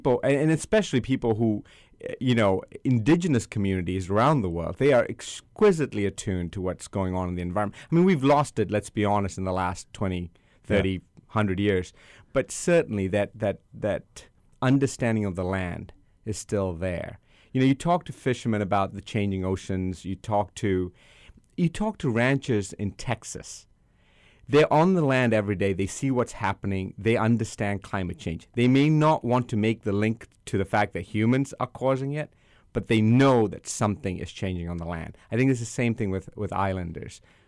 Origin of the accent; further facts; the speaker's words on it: Sri Lanka; I come originally from Sri Lanka, so I understand sort of island living.